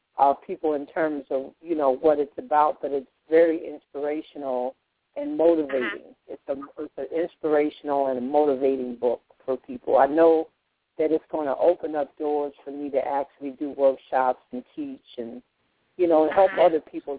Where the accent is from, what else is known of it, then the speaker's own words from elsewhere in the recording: Chicago, Illinois, United States; born there; I was born in Chicago at 12:45 a.m.